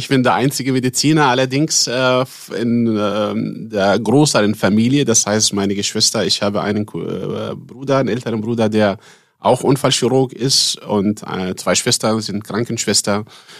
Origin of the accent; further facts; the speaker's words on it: Gaza Strip, Palestine; Ich bin in Palästina im Gazastreifen geboren, aufgewachsen.